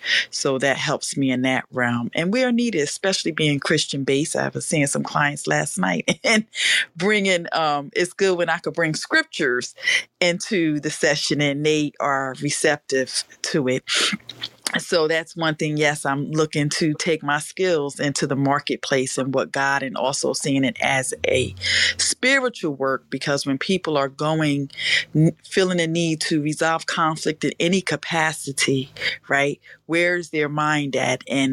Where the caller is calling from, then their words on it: Newark, New Jersey, United States; I'm calling from Newark, New Jersey.